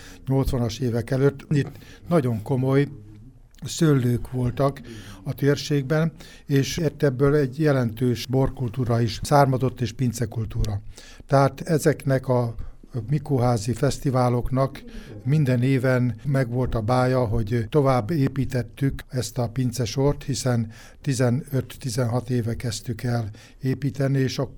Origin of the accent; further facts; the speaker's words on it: Borsod-Abaúj-Zemplén, Hungary; ami nekem a gyerekkoromra emlékeztet, hiszen hegyközben itt nevelkedtem én is, és ezek úgy kivesztek.